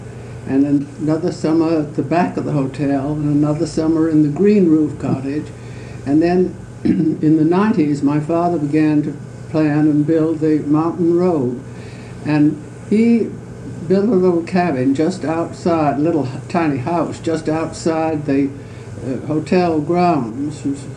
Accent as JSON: {"language": "English", "town": "San Rafael", "region": "California", "country": "United States", "tie": "born there", "said": "Well, I was born in San Rafael."}